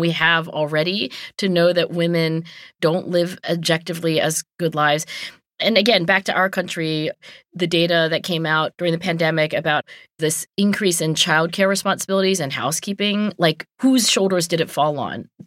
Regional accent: Cherry Hill, New Jersey, United States; Subaru, the car company, had opened an office in my hometown of Cherry Hill, New Jersey.

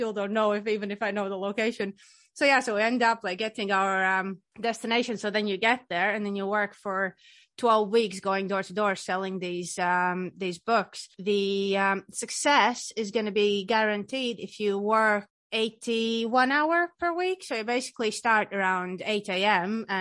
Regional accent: Riga, Latvia; now in Scotland, United Kingdom; I'm from the tiny country, Latvia. I'm from Riga, the capital city.

